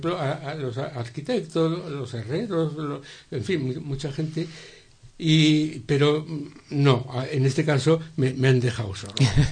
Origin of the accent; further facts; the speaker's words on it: Aragon, Spain; como aragonés, que soy un poco tozudo, ¿no? Como tenemos fama.